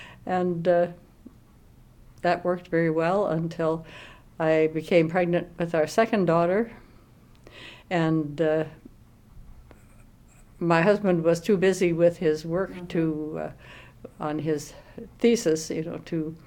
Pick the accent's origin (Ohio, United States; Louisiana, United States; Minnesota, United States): Minnesota, United States; also born or lived in Lytton, Iowa; I grew up in Lytton, Iowa, until I was 3 years old when we moved to Minnesota.